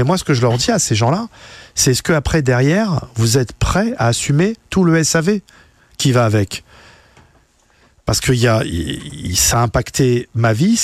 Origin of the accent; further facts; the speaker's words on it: Paris, Île-de-France, France; Parce que moi, je viens de banlieue, enfin de Paris.